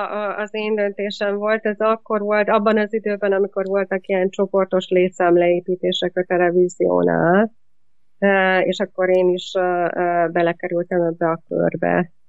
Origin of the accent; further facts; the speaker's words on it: Szeged, Csongrád-Csanád, Hungary; born there; Szegeden születtem, de ott éppen nem jártam iskolával, leszámítva a középiskoláig.